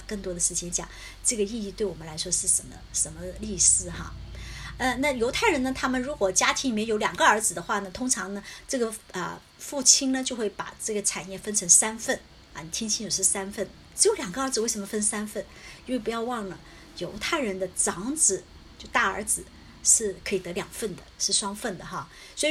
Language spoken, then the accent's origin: Chinese; China; 因为我们中国人都知道